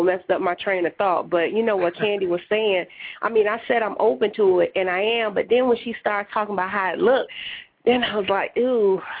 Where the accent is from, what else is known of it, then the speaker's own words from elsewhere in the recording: the South, United States; I'm from the South. I grew up all over. My dad was in the military, but I've been in the South for 30 years.